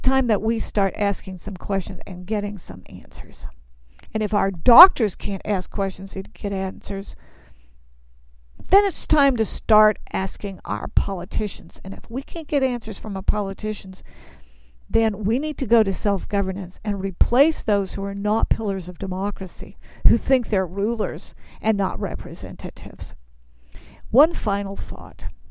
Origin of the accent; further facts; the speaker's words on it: United States; And I'm an American. And I was reared that we were for liberty and justice for all.